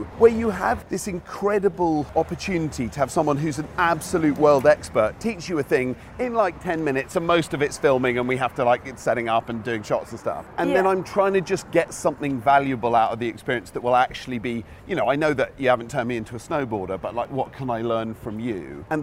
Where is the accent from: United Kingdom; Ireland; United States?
United Kingdom; London; I had a very lovely, comfortable childhood growing up in London with my parents.